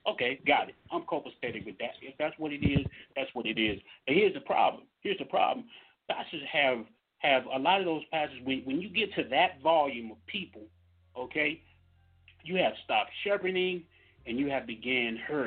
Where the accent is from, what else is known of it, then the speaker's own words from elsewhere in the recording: Mississippi, United States; Now down south, and I'm from Mississippi.